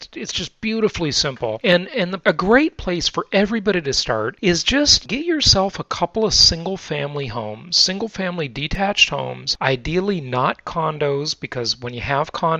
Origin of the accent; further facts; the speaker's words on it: Los Angeles, California, United States; moved away as an adult; also born or lived in Orange County; So we're talking about California, where we're both from. I grew up in West Los Angeles, and then my adult life lived in Orange County until moving to Arizona just recently.